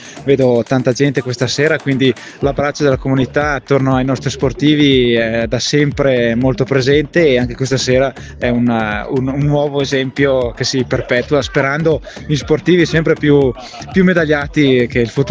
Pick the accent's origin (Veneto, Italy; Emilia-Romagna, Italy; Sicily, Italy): Veneto, Italy; Rocca Pietore; Io vengo da Rocca Pietore, quindi la patria di Marcello Dorigo